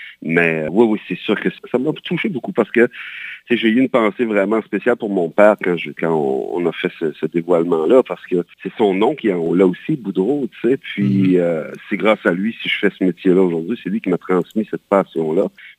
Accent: Petit-Rocher, New Brunswick, Canada; also born or lived in Pointe-Verte; j'ai habité pratiquement partout dans Belle-Baie. Je suis né à Pointe-Verte, j'ai grandi à Petit-Rocher, donc on peut dire que j'ai la double citoyenneté, j'aime dire ça. Et maintenant, j'habite à Beresford

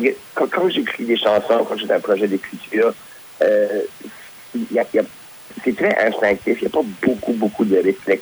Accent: Moncton, New Brunswick, Canada; j'ai grandi à Moncton, puis le quartier où j'ai grandi, c'est le quartier Parkton.

